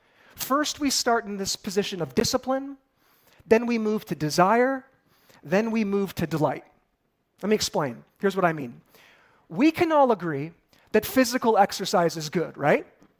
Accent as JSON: {"language": "English", "town": "Chicago", "region": "Illinois", "country": "United States", "tie": "born or raised there", "said": "I grew up in the Chicago area. I've got no connection to farms whatsoever."}